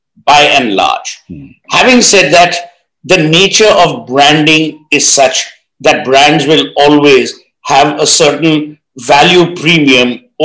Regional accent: Kolkata, West Bengal, India; When we were growing up in Calcutta, we never bought branded tea.

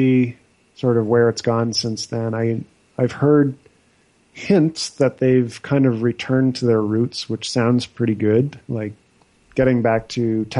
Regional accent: United States; which I don't think will be an issue because I'm an American.

